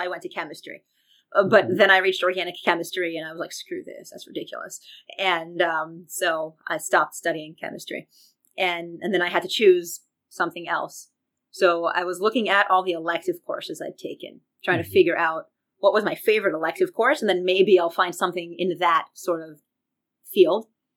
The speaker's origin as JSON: {"language": "English", "town": "Miami", "region": "Florida", "country": "United States", "tie": "born or raised there", "also_born_or_lived": "Tel Aviv, Israel", "said": "Okay, so I was born in Tel Aviv. We moved to Miami when I was two. I, of course, grew up there, went to high school in Miami, and then I went to the University of Florida."}